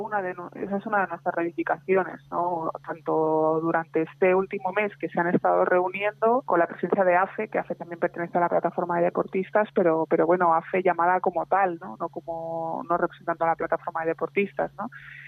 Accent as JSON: {"language": "Spanish", "town": "Barcelona", "region": "Catalonia", "country": "Spain", "said": "yo por ejemplo soy de Barcelona y estoy en otra provincia"}